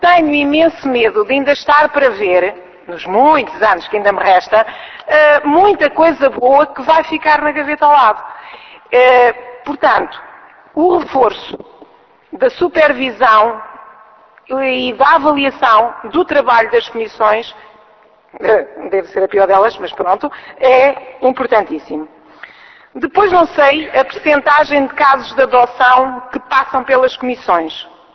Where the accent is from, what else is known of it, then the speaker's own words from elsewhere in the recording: Portugal; Isto é lá na Caprina, na minha aldeia.